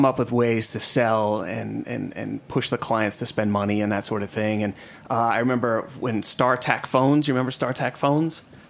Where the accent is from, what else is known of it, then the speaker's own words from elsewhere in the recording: New York, United States; now in Atlanta, United States; I'm still, you know, I grew up in New York and that sort of thing.